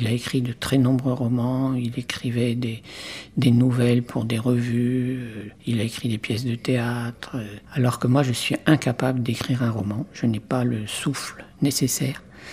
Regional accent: Landerneau, Brittany, France; se dérouler dans ma Bretagne natale, puisque je suis originaire de Landerneau, à côté de Brest.

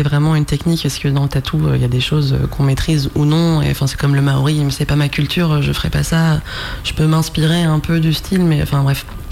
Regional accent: Noirmoutier, Pays de la Loire, France; Moi je suis venue m'installer à Noirmoutier quand j'avais 8 ans avec ma mère, et du coup j'ai grandi ici, je suis allée à l'école ici.

